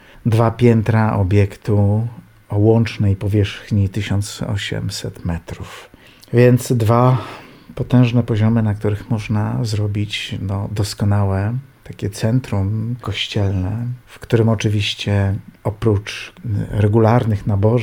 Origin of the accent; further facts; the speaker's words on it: Szczecin, West Pomeranian Voivodeship, Poland; now in Kutno, Poland; Wówczas już mieszkałem w nim 2 lata. Przyjechałem do Kutna ze Szczecina.